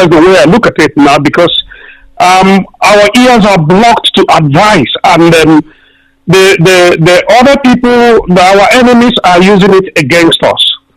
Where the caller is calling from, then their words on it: London, United Kingdom; I'm calling from London.